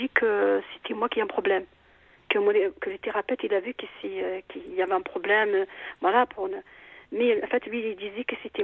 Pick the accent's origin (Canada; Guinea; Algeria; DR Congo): Algeria; moved away as an adult; now in France; En fait, moi, je suis arrivée d'Algérie, j'étais jeune, j'avais 20 ans. Donc, ouais. Quand, 19 ans, quand je suis arrivée, ouais.